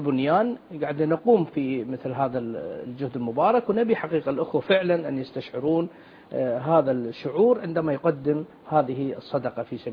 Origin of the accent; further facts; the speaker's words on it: Kuwait; 50 دينار ما تسوى شيء عندنا بالكويت